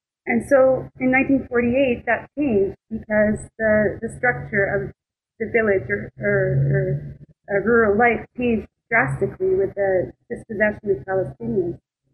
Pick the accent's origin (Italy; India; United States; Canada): Canada; Winnipeg, Manitoba; Well, I was born in Canada. I was born in Winnipeg. My parents immigrated here in 1965.